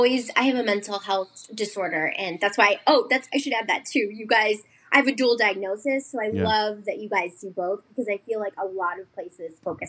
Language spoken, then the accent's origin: English; Cleveland, Ohio, United States; And like I'm from Cleveland, so we just have like a lot of breweries.